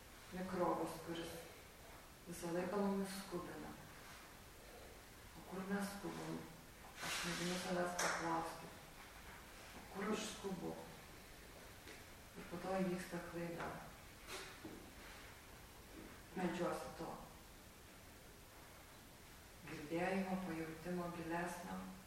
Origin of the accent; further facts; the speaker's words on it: Samogitia, Lithuania; Ir kaip tikra žemaitė pasakiau, ne, viskas bus gerai.